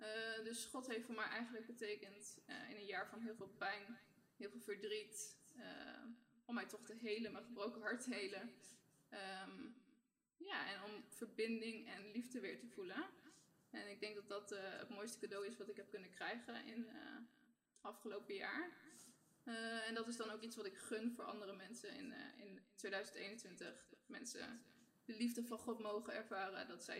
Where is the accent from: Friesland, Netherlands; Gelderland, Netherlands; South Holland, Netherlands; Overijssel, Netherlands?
Gelderland, Netherlands; Doetinchem; Ik ben 26 jaar. Ik kom uit Doetinchem.